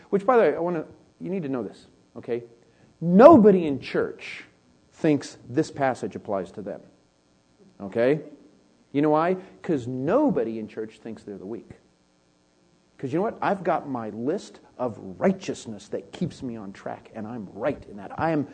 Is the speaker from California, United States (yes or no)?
yes; California, United States; In fact, I'm from Northern California, okay? The weirdest of the weirdness, okay?